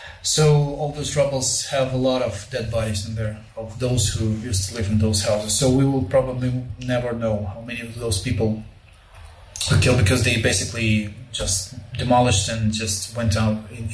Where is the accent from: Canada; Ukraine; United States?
Ukraine; Volnovakha, Donetsk Oblast; Volovakha, my hometown, which is just north of Mariupol